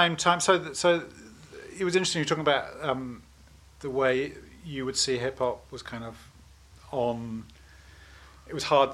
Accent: Bristol, South West England, United Kingdom; Good, very straightforward, kind of, you know, middle class, growing up in Bristol.

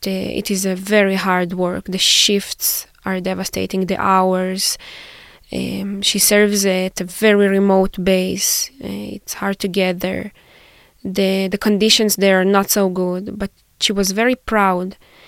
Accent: Israel; English is a second language; Born and raised in Israel, and now currently I'm a master's student

